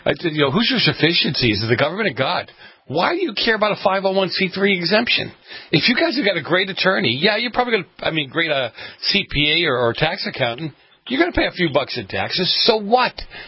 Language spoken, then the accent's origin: English; Boston, Massachusetts, United States; No, I grew up in the North End. I grew up in Boston.